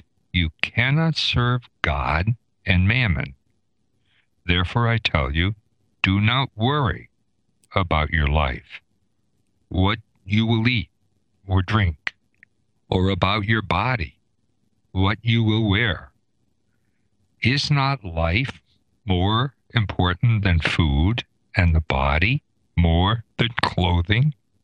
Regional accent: United States; You know, as an American, going into what might be for me a kind of a hostile environment, because I've been so used to eating food that has been processed and drinking water that has been purified.

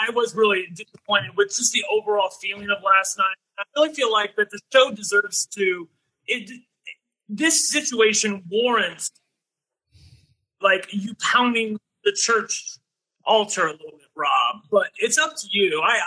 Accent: Cincinnati, Ohio, United States; And I was like, I'm from Cincinnati. And then he came back and said, you know, where are you from again? I'm like, I'm from Cincinnati.

